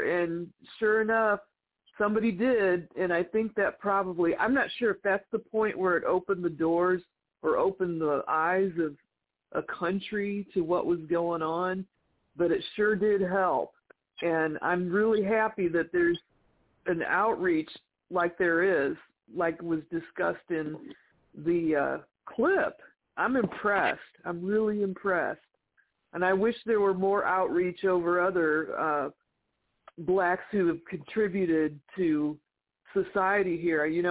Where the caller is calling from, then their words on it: Indiana, United States; Well, I'm not from Southern Indiana, but I'm speaking from Southern Indiana.